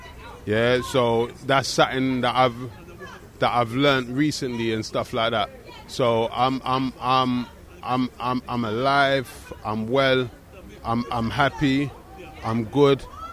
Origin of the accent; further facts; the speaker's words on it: Trinidad & Tobago; also born or lived in Saint Vincent and the Grenadines; I'm from Trinidad and Tobago and St. Vincent and the Grenadines.